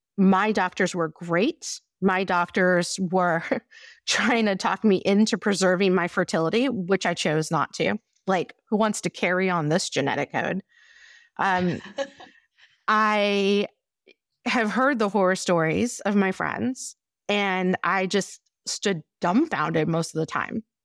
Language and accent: English; New Orleans, Louisiana, United States; I'm from New Orleans, I'm fun, I'm happy, I'm all these great things, right?